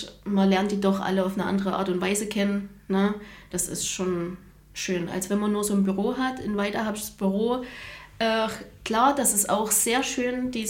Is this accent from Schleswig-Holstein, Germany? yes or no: no; Thuringia, Germany; Also ich komme ursprünglich hier aus der Nähe von Gera.